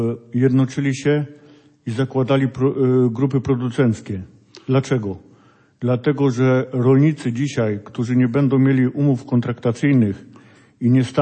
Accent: Jazowo, Pomeranian Voivodeship, Poland; Tak, jestem ze wsi Jazowo

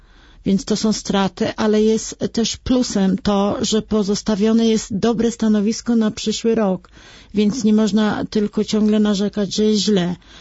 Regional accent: Redków, Kuyavian-Pomeranian Voivodeship, Poland; bo jestem z Redkowa, gmina Szubin

